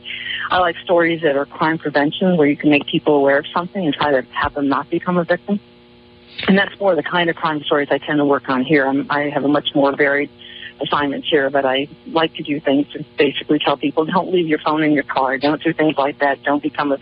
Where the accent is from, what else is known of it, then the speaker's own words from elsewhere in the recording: Washington, District of Columbia, United States; I grew up in Washington, D.C., where I was kind of interested in politics and news, and I moved out to Minnesota